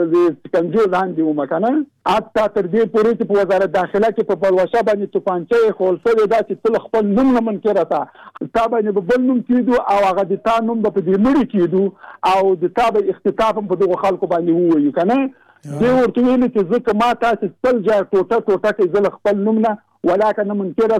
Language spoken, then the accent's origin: Pashto; Jalalabad, Nangarhar, Afghanistan; زه د جلال آباد